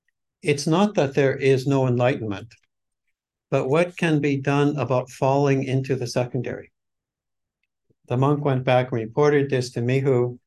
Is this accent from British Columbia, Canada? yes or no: no; Calgary, Alberta, Canada; my childhood growing up in Calgary, where we would have these beautiful blue skies and, you know, crisp, cold autumns.